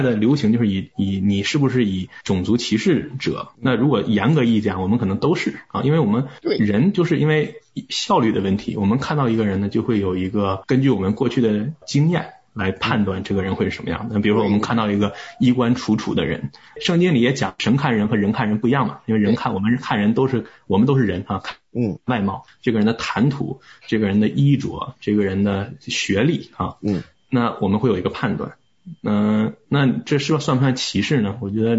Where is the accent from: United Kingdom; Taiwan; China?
United Kingdom; 我觉得因为我从小在英国嘛，